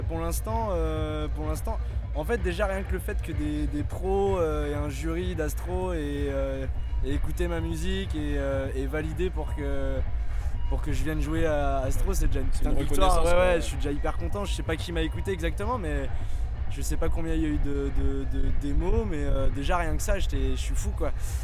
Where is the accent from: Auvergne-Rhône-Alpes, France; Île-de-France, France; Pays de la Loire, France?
Pays de la Loire, France; Nantes; J'ai commencé à jouer à Nantes parce que je suis de Nantes en fait.